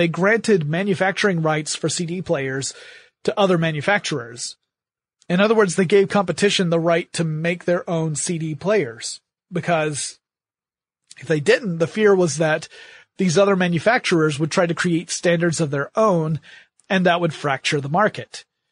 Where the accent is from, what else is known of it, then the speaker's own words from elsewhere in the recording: Atlanta, Georgia, United States; So shout out to my hometown of Atlanta, Georgia.